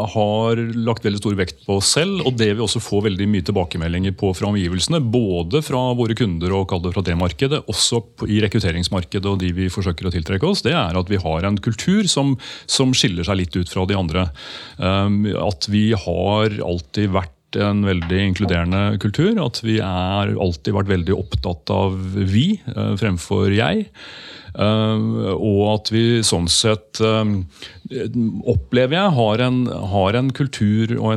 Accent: Skedsmokorset, Akershus, Norway; jeg vokste opp på Skedsmokorset og har tilbrakt en god del tid på Åråsen opp gjennom årene

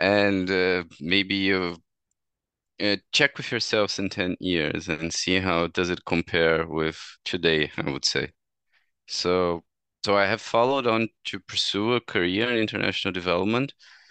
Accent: Brazil; And before that, I was basically in Brazil, so I am from Brazil.

